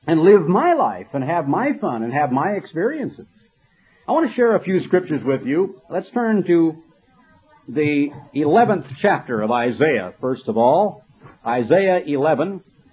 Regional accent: United States; I'm an American, and I'm a fairly patriotic American

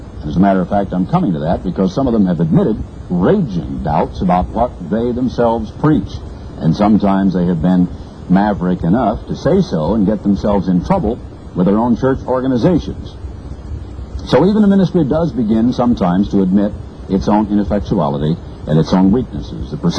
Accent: Oregon, United States; As a preacher's boy growing up in Oregon, I decided that since I'd heard the news that all preacher's boys were dirty little unprintable blah blah blankety blank thus and such

